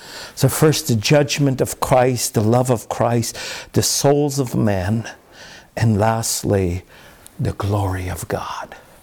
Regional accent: Canada; I'm Canadian and you're not.

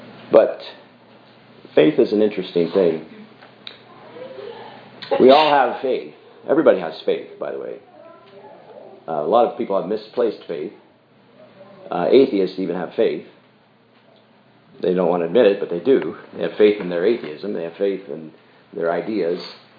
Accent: Pennsylvania, United States; There's in my home state of Pennsylvania a bell called the Liberty Bell.

